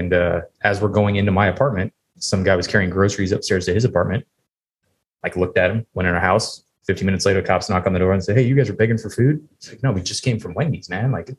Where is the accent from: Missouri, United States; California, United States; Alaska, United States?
California, United States; San Clemente; born there; So I was born in Southern California, a small little beach city called San Clemente. Lived there for a few years.